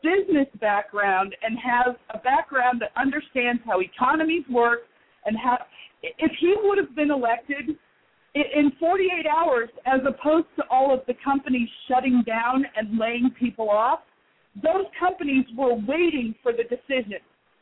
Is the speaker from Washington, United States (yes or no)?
no; Texas, United States; I'm from Texas. My mother lived there.